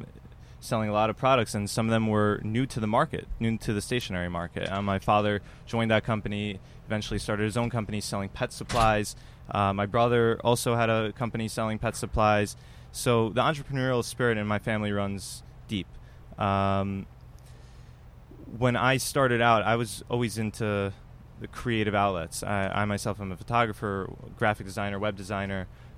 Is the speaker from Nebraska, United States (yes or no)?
no; Queens, New York, United States; I grew up in Queens. Ooh. I grew up in Queens, like we like we mentioned.